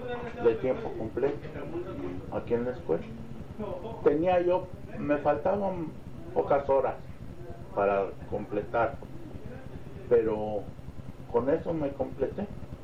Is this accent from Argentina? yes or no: no; Mexico; moved away; cuando yo me vine de México